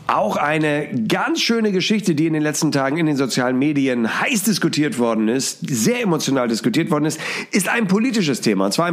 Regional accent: Hamburg, Germany; Also ist meine erste Kritik natürlich jetzt sehr, sehr subjektiv aus meiner Sicht als Hamburger.

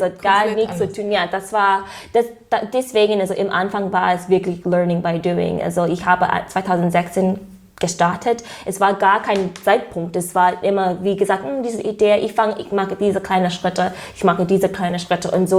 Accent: United States; German is a second language; Ich komme aus den USA, wahrscheinlich das sagt was. Meine Eltern sind Immigranten von Karibik.

